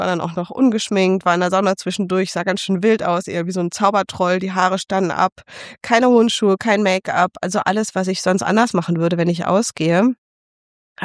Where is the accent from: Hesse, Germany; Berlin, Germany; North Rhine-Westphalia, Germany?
Berlin, Germany; Und ich komme aus Zehlendorf, aus einem sehr ordentlichen Bereich von Berlin, ganz anders als ich jetzt wohne.